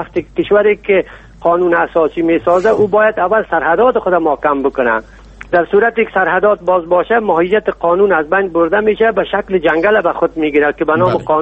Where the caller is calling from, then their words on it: Germany; از آلمان هستم.